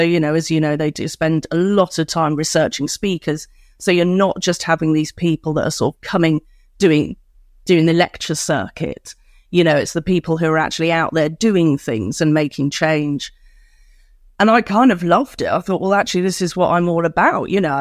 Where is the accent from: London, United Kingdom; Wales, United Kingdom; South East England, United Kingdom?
Wales, United Kingdom; born there; I mean, I was born in Wales, actually